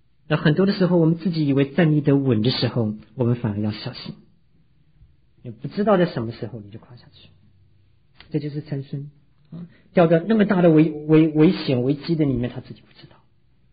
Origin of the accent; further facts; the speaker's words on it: China; 我们中国人说，这个姜太公钓鱼不用鱼饵，愿者上钩啊。